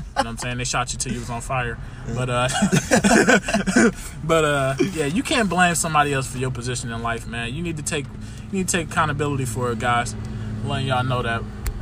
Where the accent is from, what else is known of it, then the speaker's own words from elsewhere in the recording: Detroit, Michigan, United States; I'm from Detroit, man.